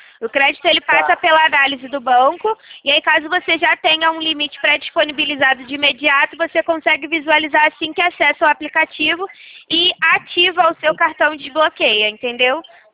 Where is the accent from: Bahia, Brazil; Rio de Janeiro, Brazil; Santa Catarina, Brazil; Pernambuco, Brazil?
Rio de Janeiro, Brazil; Eu sou do Rio de Janeiro.